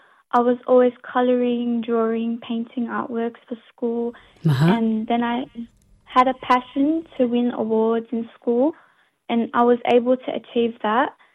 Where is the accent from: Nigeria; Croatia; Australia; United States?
Australia; I'm 18 years old. I'm Lebanese from the Minya Diniya. I was born and raised in Australia. My parents also born here, but my grandparents were born in Lebanon.